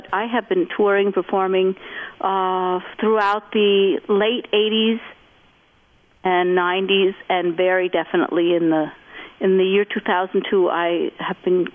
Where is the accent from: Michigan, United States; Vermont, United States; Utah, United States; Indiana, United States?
Vermont, United States; I grew up in Vermont with my father always enjoying celebrating special occasions with music.